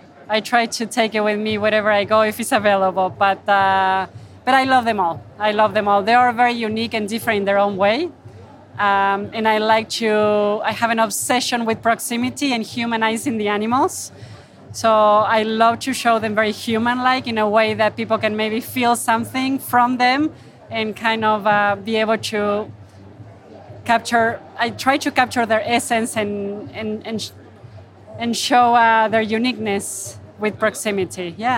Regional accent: Argentina; moved away as an adult; I'm Argentinian originally. I'm from Argentina, born and raised, and I've been working in Africa these past 6 years.

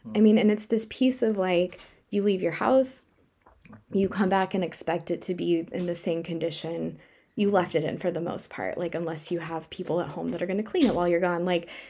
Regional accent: Colorado Springs, Colorado, United States; Like I grew up in Colorado Springs, and so we spent most of my summers in Rocky Mountain National Park.

